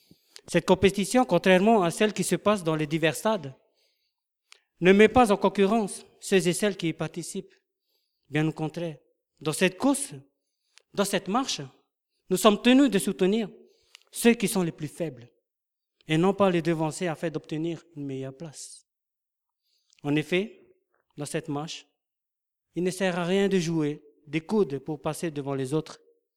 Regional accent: French Polynesia; now in France; Comme vous avez entendu notre accent, moi en Polynésie, je suis pasteur dans mon église, dans une église que j'ai implantée en 2010. Et aujourd'hui, me voici en France

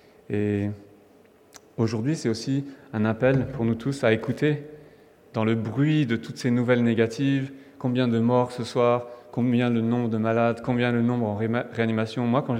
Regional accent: France; j'ai grandi en France. Donc, je suis français. Mais j'ai la nationalité portugaise aussi.

